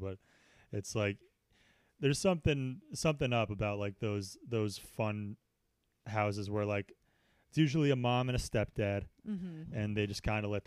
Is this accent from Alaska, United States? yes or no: no; Connecticut, United States; like, that was the excuse everyone made in my hometown for like, and, you know, high school parties.